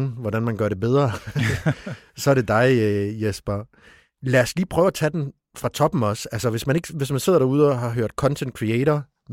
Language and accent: Danish; Ørbæk, Region of Southern Denmark, Denmark; derude, hvor jeg er fra. Jeg kan huske en gang, jeg havde røde bukser på nede af Ørbæk Hovedgade